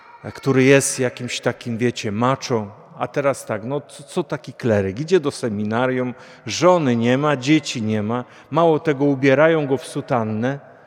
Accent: Kalisz, Greater Poland Voivodeship, Poland; born there; Ja urodziłem się w Kaliszu, chociaż urodziłem się w taksówce

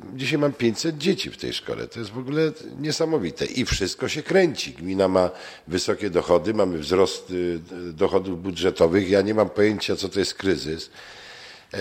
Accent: Kuyavian-Pomeranian Voivodeship, Poland; ja pochodzę z terenów wiejskich, z Kujaw, mam tam rodzinę i jeżdżę i widzę, co się dzieje w gminie

